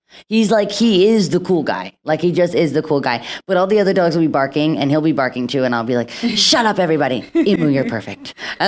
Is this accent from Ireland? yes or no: no; Nashville, Tennessee, United States; And, you know, I'm from Nashville, where I woke up every day